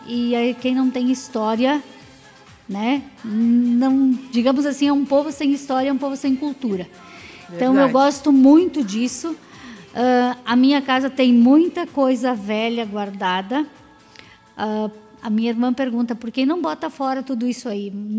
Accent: Vila Damiani, Rio Grande do Sul, Brazil; Eu nasci na Vila Damiani, moro ainda lá até agora, né?

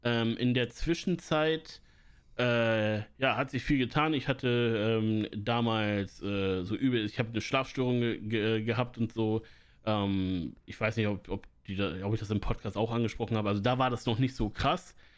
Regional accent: Northern Germany, Germany; dass ich Norddeutsch bin.

